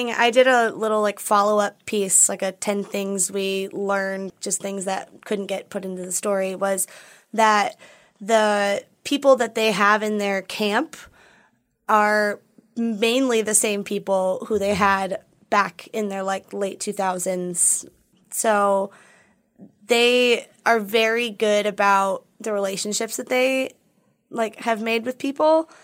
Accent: Minneapolis, Minnesota, United States; And I had told them that I was from Minneapolis. And so we kind of talked about being from there

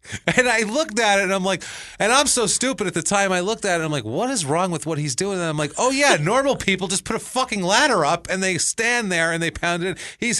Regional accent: Mankato, Minnesota, United States; I grew up my entire life in Mankato, Minnesota, and I know these things.

